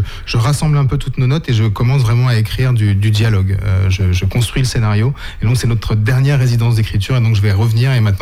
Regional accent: Limoges, Nouvelle-Aquitaine, France; Eh bien, moi je viens de Limoges.

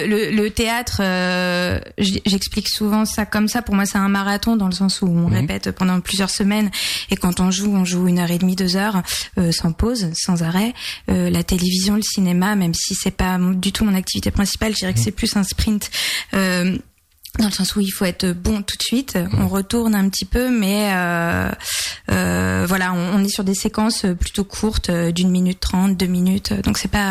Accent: La Roche-sur-Yon, Pays de la Loire, France; Oui, tout à fait, oui, je suis de La Roche-sur-Yon.

